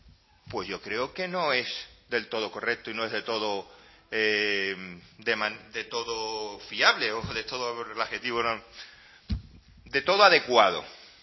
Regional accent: Canary Islands, Spain; Yo soy de Fuerteventura, la Escuela Infantil de Antigua y el IES de La Lajita, donde no se ha movido una sola piedra.

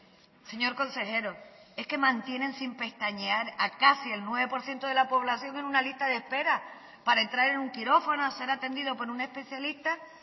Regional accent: Canary Islands, Spain; Los canarios, señor consejero, somos los españoles que más tiempo tienen que esperar

